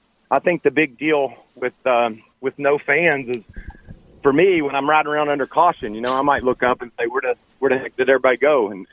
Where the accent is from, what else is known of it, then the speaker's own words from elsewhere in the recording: Kentucky, United States; I'm from Kentucky. I knew it existed. You know, I knew it was a Southern thing